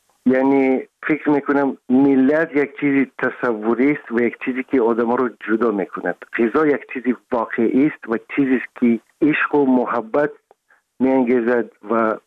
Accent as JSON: {"language": "Persian", "region": "Dushanbe", "country": "Tajikistan", "tie": "born or raised there", "said": "خوشبختانه دیدم جایهایی که در اونجا بزرگ شدم، دیدم، شکر خدا."}